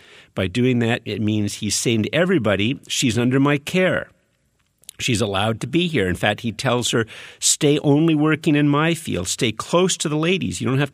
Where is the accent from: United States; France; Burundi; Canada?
Canada; Montreal, Quebec; also born or lived in Ottawa; I'm from Montreal and then I lived in Ottawa and then I went up and served for 7.5 years almost in a very rural church in Eganville, Killaloe, Tremore, and Clontarf.